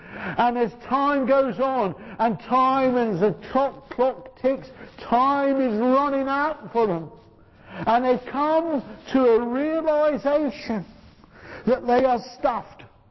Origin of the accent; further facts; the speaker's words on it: Beckenham, London, United Kingdom; Bromley is only a stone's throw away from where I was brought up. I was brought up in Beckenham. People who are posh say it's in Kent. People who are common like me say it's in London. And that's where I was brought up as a little lad.